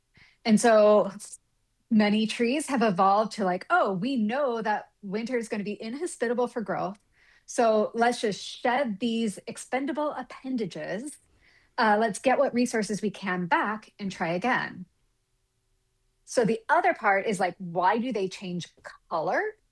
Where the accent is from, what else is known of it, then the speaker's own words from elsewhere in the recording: Appalachia, United States; So I grew up in the Appalachians. My county was almost all forested, much of which was national forest.